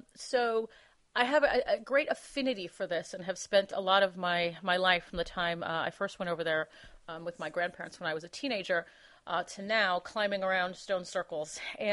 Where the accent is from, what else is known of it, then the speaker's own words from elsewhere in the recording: Los Angeles, California, United States; My grandmother, even though we were raised in Los Angeles, but my grandparents built a house up in the mountains